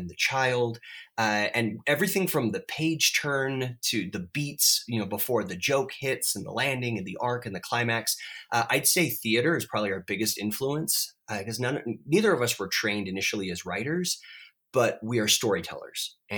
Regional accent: California, United States; Well, I grew up in California and … grew up in Maryland

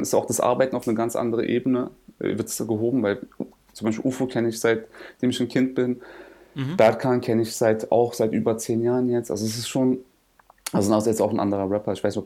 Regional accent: Berlin, Germany; Keine Ahnung, das Ding ist, ich bin ja Berliner.

